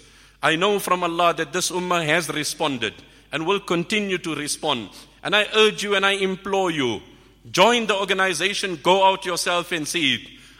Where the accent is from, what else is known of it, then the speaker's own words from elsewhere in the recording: South Africa; And I said, I'm from South Africa.